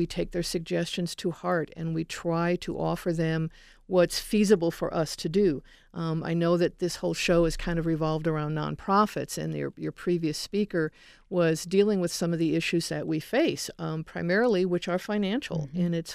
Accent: Chicago, Illinois, United States; Amazingly, I grew up in Chicago. I remember the Shedd Aquarium as a child.

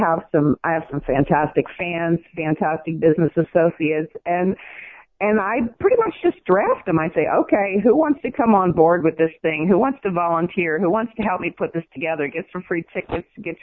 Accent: Baltimore, Maryland, United States; I've loved hockey since I grew up in Baltimore with no NHL team, but I was following the AHL league there.

